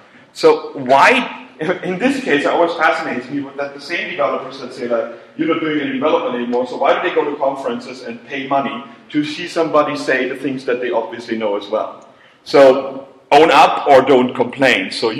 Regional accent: Germany; English is a second language; I got a terrible accent, I'm from Germany, I speak English

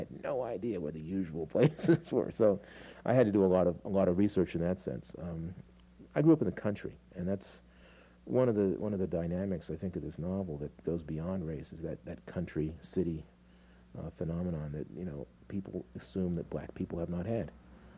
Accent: Bedford, Pennsylvania, United States; in my hometown, which is Bedford, Pennsylvania, halfway between Harrisburg and Pittsburgh, the Klan still is big.

